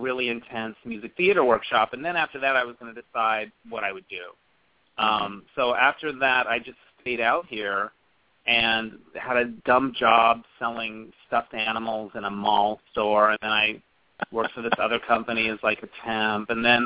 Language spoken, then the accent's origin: English; Arizona, United States; I have siblings, and they're back in they're all back in, like, my hometown.